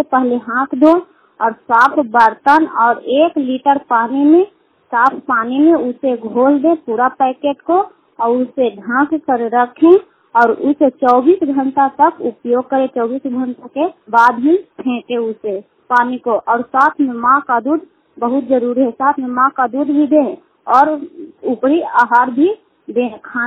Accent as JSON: {"language": "Hindi", "town": "Kukahariya", "region": "Bihar", "country": "India", "said": "कुकहरिया के रहने वाले हूँ, रुखाई पंचायत के चंदी प्रखंड नालंदा जिला के निवासी हूँ।"}